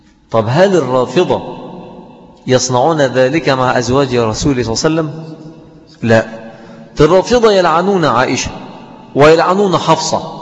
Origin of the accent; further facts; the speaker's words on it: Mansoura, Dakahlia, Egypt; يعني عندنا في المنصورة تحت هذا الاسم في مسجدين